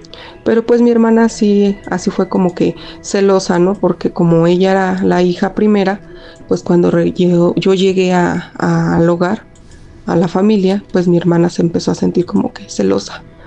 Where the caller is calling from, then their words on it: State of Mexico, Mexico; del Estado de México. Apenas les envié un audio.